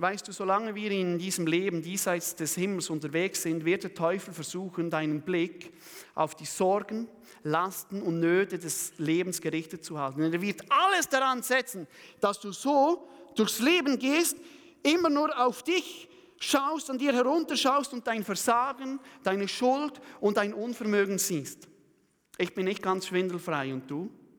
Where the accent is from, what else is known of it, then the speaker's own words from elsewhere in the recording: Switzerland; und ich bin Schweizer, ich zähle mich also wirklich zu 100% dazu